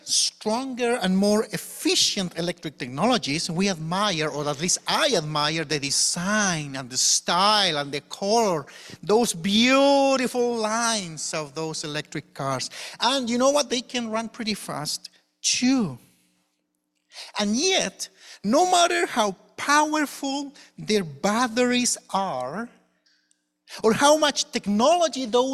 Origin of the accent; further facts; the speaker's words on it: Chile; English is a second language; I'm originally from Chile, as was stated